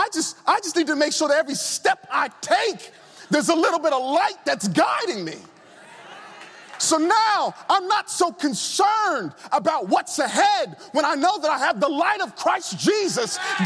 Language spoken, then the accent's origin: English; Virginia, United States; I remember growing up in Virginia, young.